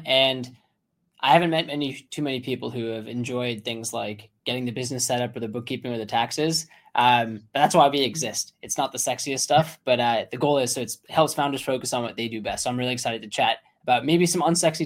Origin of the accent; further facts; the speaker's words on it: Boston, Massachusetts, United States; So technically that's my hometown. And I grew up in Boston.